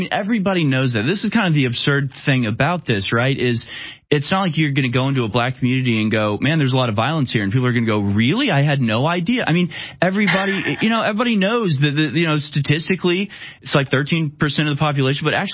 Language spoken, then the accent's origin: English; Houston, Texas, United States; I grew up in Houston. I was always like a minority in all the schools I went to.